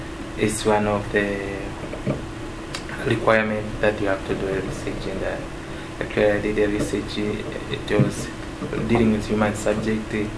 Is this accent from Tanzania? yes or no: yes; Tanzania; I'm from Tanzania.